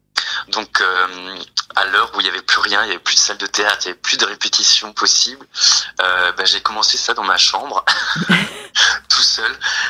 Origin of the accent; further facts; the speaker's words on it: Grand Est, France; born there; dans le village, dans mon village natal, et qui plus est dans la maison de mon grand-père, où se sont passés donc les derniers cas de possession qu'on a eu en Alsace